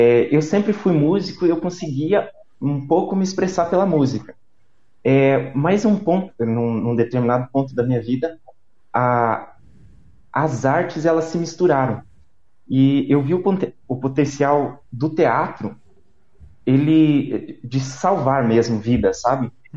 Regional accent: Guarapuava, Paraná, Brazil; Eu vim de Guarapuava é uma cidade menor

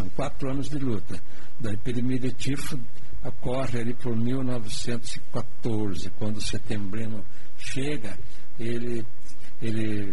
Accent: Mafra, Santa Catarina, Brazil; born there; Eu nasci em Mafra, no centro do Contestado, ali perto de Negro, ali perto de Canoinhas, Caçador.

